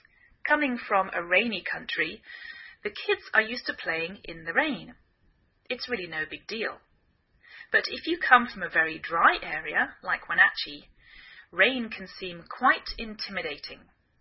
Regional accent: England, United Kingdom; now in United States

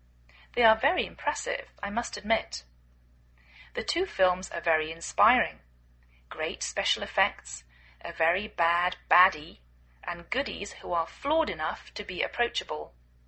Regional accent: England, United Kingdom; now in United States

